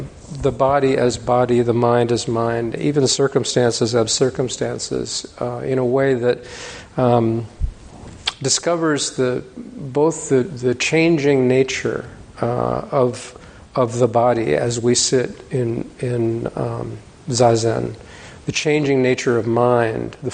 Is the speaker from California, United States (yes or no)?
yes; California, United States; I used to swim on swim teams when I grew up in California